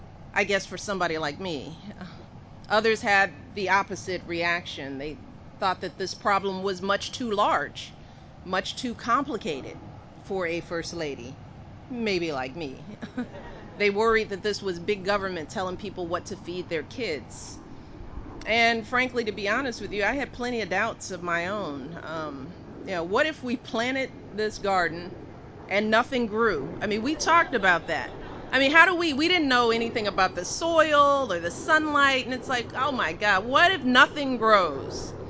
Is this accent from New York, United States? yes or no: no; Chicago, Illinois, United States; There is now an aeroponic garden at O'Hare Airport in my hometown of Chicago.